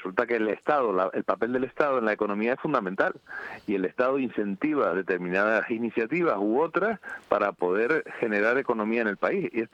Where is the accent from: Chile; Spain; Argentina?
Spain; Canary Islands; la solidaridad de vida con Canarias, que somos frontera sur de España